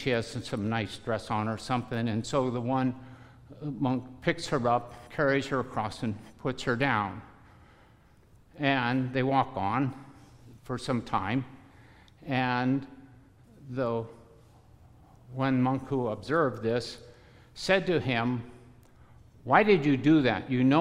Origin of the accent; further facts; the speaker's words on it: Casselberry, Florida, United States; I'm from Castleberry, just north of Orlando